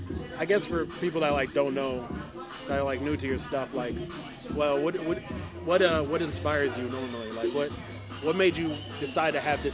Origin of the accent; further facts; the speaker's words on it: Raleigh, North Carolina, United States; I'm actually I'm from Raleigh.